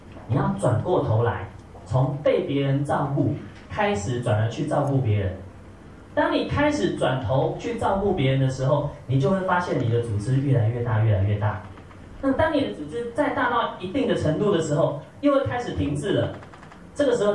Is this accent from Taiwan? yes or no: yes; Taipei, Taiwan; now in Taichung, Taiwan; 尤其我在台中又是外地人，我老家在台北，我在台中是一个外地人